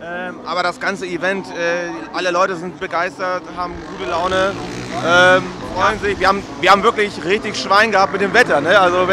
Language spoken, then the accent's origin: German; Bremen, Germany; Ja, also wir sind, wir sind aus Bremen.